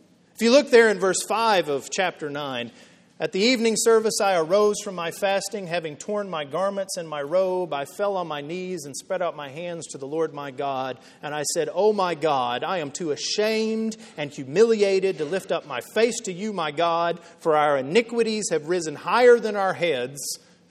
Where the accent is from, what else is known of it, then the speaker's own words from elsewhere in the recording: Texas, United States; I grew up in West Texas and there were hunters all around me.